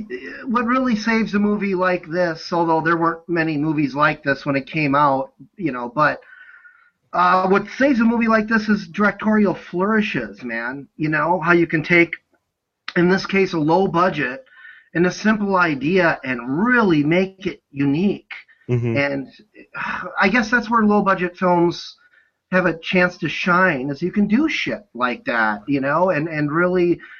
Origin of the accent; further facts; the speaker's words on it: Evansville, Wisconsin, United States; where I grew up in Evansville, Wisconsin, we just had a little video station attached to a liquor store that was called the Party Port